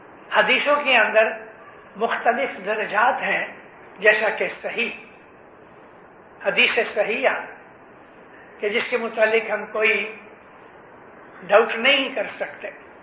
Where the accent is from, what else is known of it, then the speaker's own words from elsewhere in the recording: Amritsar, Punjab, India; born there; میں امرتسر میں پیدا ہوا ہوں, میرے شہر کا وہ مولوی تھا عبید اللہ نے, یعنی سنی مولوی تھا.